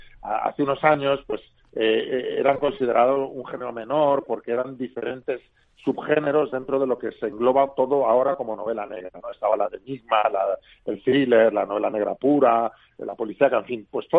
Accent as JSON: {"language": "Spanish", "town": "Madrid", "region": "Community of Madrid", "country": "Spain", "said": "Mis novelas normalmente, bueno, se desarrollan en Madrid, pues yo soy madrileño"}